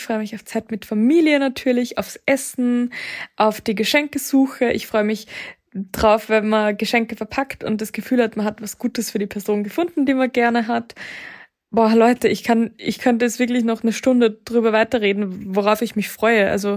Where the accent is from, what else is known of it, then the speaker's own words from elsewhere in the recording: Austria; Bei uns in Österreich gab es Wahlpflichtfächer.